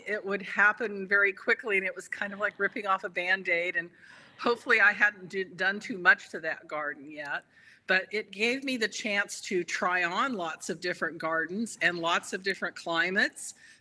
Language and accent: English; California, United States; also born or lived in Memphis, Tennessee / Kansas / Illinois / England; now in Minnesota, United States; I grew up in California, and then following my husband's career, been in Memphis, Tennessee, Kansas twice, Illinois twice, Iowa for a very brief time, over to England, and then back in the past 12 years in Minnesota.